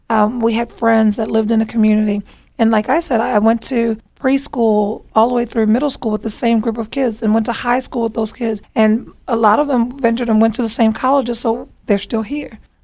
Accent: Baltimore, Maryland, United States; I was born and raised in Baltimore. For the exception of leaving for school, a lot of us come back or never leave.

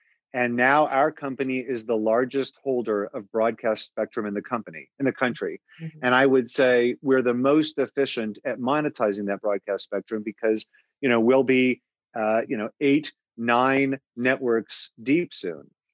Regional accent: Los Angeles, California, United States; I was born and raised in Los Angeles.

